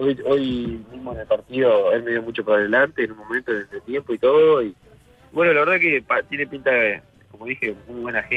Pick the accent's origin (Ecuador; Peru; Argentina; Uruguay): Uruguay; Paso de los Toros, Tacuarembó; yo soy de Paso de los Toros y claro. Ya tengo claro cómo es esto.